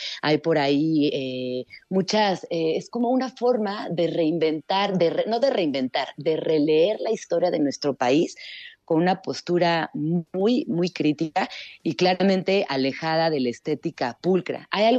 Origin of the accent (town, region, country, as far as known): Mexico